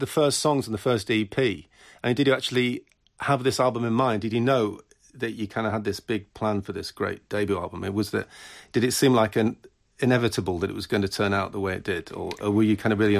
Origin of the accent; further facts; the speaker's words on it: Manchester, North West England, United Kingdom; accent: Mancunian; Overdue, sorry. Was that my Mancunian accent, was it?